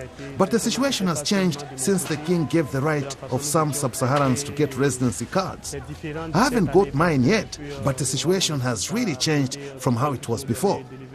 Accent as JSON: {"language": "English", "country": "Guinea", "moved": "as an adult", "said": "I have Malian citizenship, but I'm originally from Guinea. I'm 25 years old. I immigrated to Morocco because of the economic situation in Guinea."}